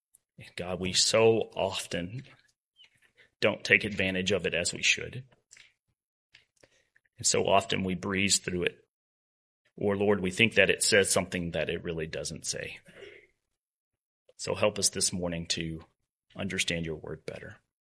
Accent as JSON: {"language": "English", "region": "Kentucky", "country": "United States", "tie": "born or raised there", "said": "I grew up in Kentucky, and as a little boy in many small country churches"}